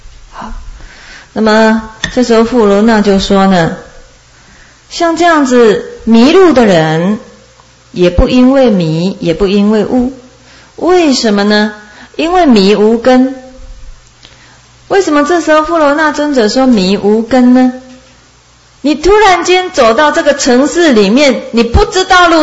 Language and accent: Chinese; China; 那以我们中国人来说，我们就是照着我们的眼历